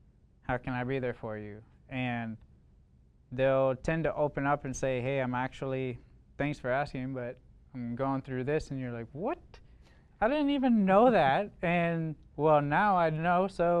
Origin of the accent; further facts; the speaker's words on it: Green Bay, Wisconsin, United States; I grew up in Green Bay, Wisconsin, don't hold it against me.